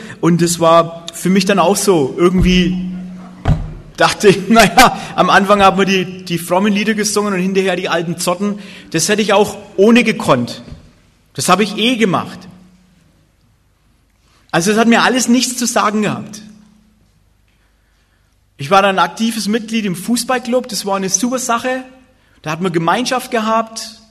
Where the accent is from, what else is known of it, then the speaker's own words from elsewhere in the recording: Bavaria, Germany; wir sind da im Oberfranken aufgewachsen, ziemlich ärmliche Gegend, kärglich ein bisschen. Und ich bin getauft, konfirmiert, mit so einem normaler, klischee-evangelischer Christ.